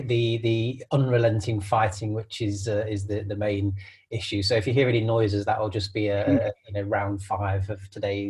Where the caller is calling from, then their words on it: Sale, North West England, United Kingdom; I'm at home in my house in Sale.